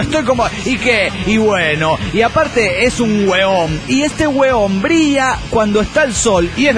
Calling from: San Salvador, El Salvador; de San Salvador, El Salvador, tierra de valientes y de pupusas.

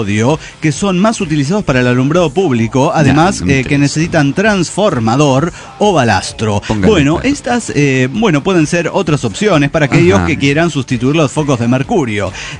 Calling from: Guadalajara, Jalisco, Mexico; desde un escritorio desordenado en Guadalajara, Jalisco, México.

